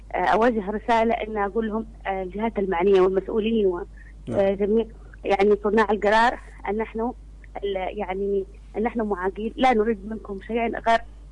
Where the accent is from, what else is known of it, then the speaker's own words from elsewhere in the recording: Syria; أنا مذيعة سورية